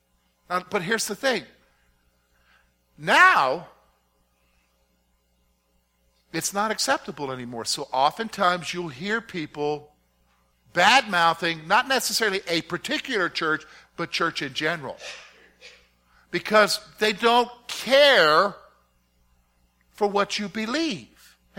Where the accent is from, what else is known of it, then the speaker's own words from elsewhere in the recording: South Carolina, United States; also born or lived in Virginia; My dad was in the military, but he being from the South, we somehow, luckily, he considered it lucky, that we primarily got stationed either in Virginia, North Carolina, and South Carolina. And a good portion of my growing up years was in South Carolina.